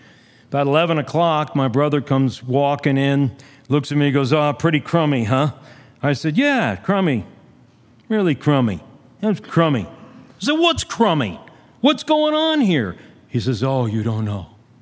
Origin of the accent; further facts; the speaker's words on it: Pacific Palisades, California, United States; and then we came to my hometown in Pacific Palisades